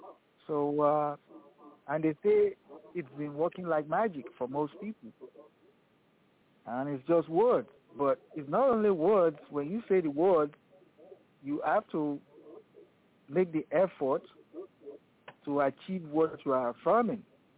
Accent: New York, United States; Greetings, everyone. … from New York.

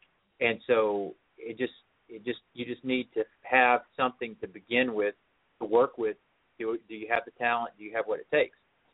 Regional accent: Chattanooga, Tennessee, United States; because my hometown didn't really have a country music scene. I'm from Chattanooga, Tennessee area.

